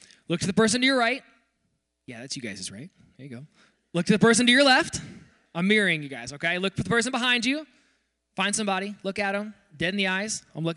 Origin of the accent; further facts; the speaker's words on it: Dallas, Texas, United States; moved away; I was born in Dallas, Texas. I spent the first half of my life down there.